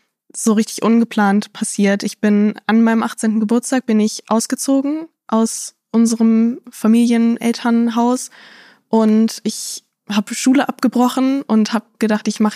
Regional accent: Lower Saxony, Germany; now in Hamburg, Germany; Bin aus der Nähe von Hannover nach Hamburg gezogen.

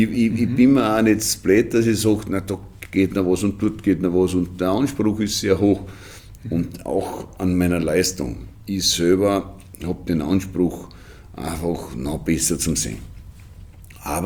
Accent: Jois, Burgenland, Austria; Die ersten ich bin aus Jois und meine ersten Weingärten habe ich in Rust gekauft.

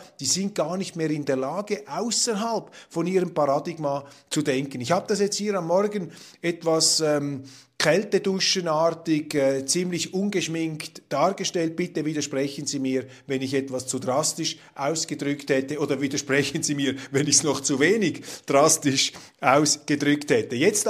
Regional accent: Switzerland; als Schweizer

